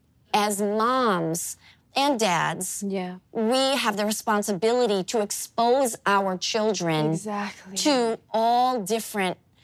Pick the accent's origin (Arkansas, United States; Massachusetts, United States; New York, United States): Massachusetts, United States; Boston; We're both from Boston, and Boston is, you know, historically a very, very